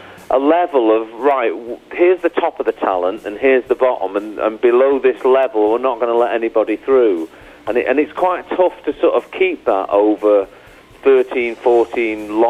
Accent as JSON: {"language": "English", "region": "England", "country": "United Kingdom", "said": "They come over here and they do performances, and we always kind of look up to them as English artists, saying, wow, they've got a great work ethic."}